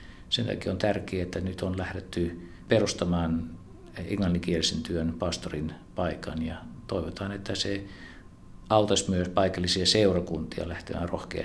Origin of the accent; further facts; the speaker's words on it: Netherlands; now in Finland; Olen Hollannista kotoisin ja olen viimeiset 32 vuotta asunut Suomessa.